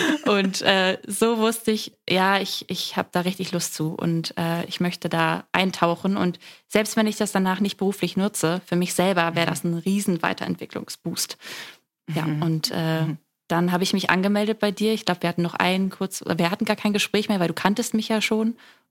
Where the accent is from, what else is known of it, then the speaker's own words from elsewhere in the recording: Oldenburg, Lower Saxony, Germany; now in Berlin, Germany; Ich komme aus Oldenburg, dort wo Kedo auch gerade ist. Dort bin ich geboren, lebe jetzt aber in Berlin und gemeinsam mit meinem Freund.